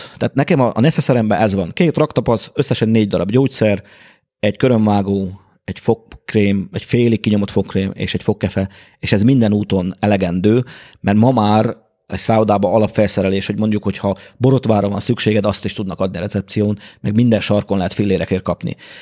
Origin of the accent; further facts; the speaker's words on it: Romania; én egy zárt országban nőttem föl, tehát gyerekként Ceausescu Romániájában